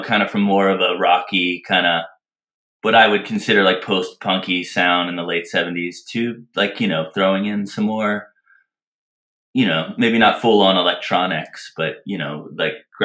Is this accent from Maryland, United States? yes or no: yes; Baltimore, Maryland, United States; I grew up in outside of Baltimore City, but Baltimore area.